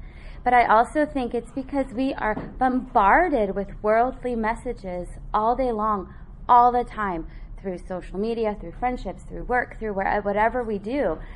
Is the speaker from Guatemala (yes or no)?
yes; Guatemala; I was born in Guatemala. I was born in a very traditionally Hispanic home.